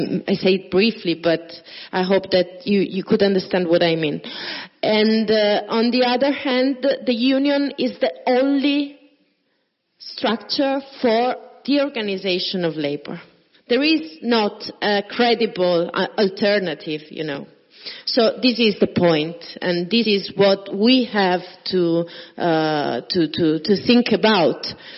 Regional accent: Bologna, Emilia-Romagna, Italy; I come from Bologna, which is both an industrial and a service logistic and building sector or whatever, productive reality.

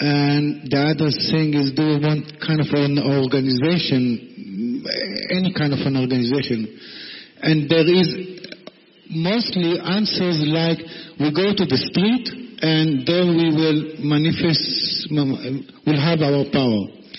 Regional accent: Israel; now in Berlin, Germany; I'm from Israel.

